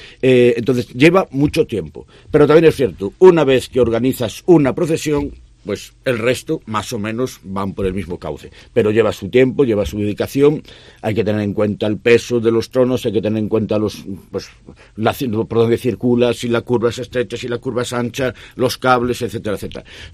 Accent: Ferrol, Galicia, Spain; Es decir, tenemos cantidad de cosas de las que tenemos que chulear y decir, soy de Ferrol.

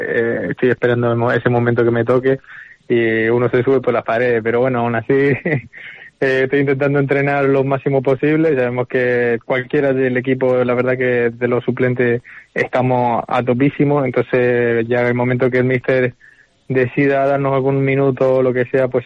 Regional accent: Canary Islands, Spain; also born or lived in Veneto, Italy; Sí, yo ya me vine desde los 6 años, realmente me considero canario, pero sí que lo único que tengo italiano es el pasaporte realmente ahora.

